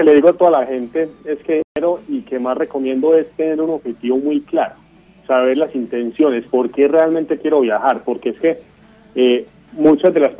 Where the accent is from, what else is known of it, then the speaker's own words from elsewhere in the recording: Colombia; moved away as an adult; salí de muchas comodidades estando en Colombia.